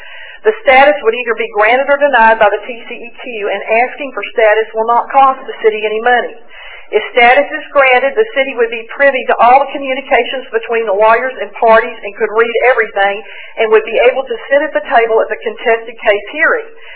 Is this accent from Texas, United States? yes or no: yes; Dallas, Texas, United States; moved away as an adult; now in Corsicana, United States; I was born in Dallas in 1947 and lived here until I married, and I now live in Corsicana, Nevada County, Texas